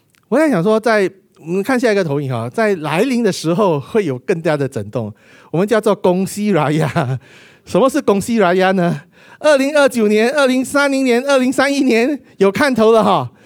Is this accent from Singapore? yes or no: yes; Singapore; 所以我们新加坡人可能没有去发现